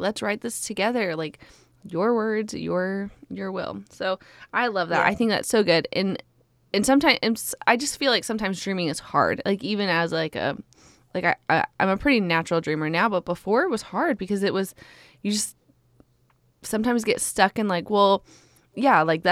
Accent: Alaska, United States; now in Texas, United States; I grew up in Alaska, and the mountains are so stinking majestic there.

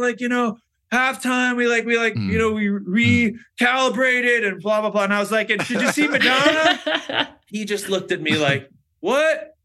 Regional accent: New York, United States; the Giants are my home team. I'm a New Yorker.

